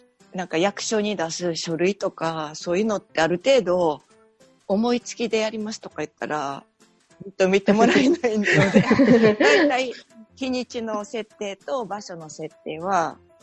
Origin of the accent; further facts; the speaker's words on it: Kyoto, Japan; ずっと私京都生まれで京都育ちなんで、